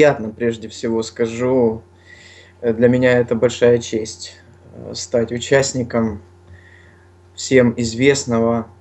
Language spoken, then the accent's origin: Russian; Donetsk, Donetsk Oblast, Ukraine; also born or lived in Luhansk; Я сам из Донецка родом и супруга моя. Но мы переехали в Луганск